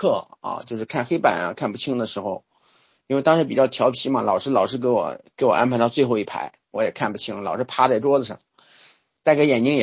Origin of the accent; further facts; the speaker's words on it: Henan, China; 因为我老家是河南的